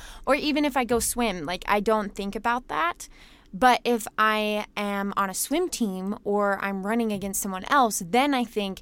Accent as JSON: {"language": "English", "region": "Missouri", "country": "United States", "said": "I'm from Missouri."}